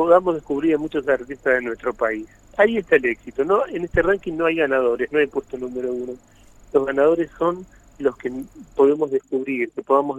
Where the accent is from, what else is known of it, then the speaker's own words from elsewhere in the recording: Buenos Aires, Argentina; yo soy porteño